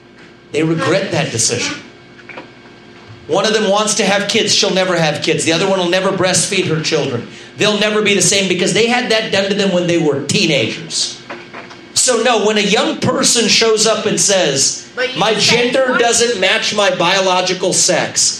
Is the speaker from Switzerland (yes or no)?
no; Ohio, United States; I grew up in Ohio in the 1990s, and we're in a different place today.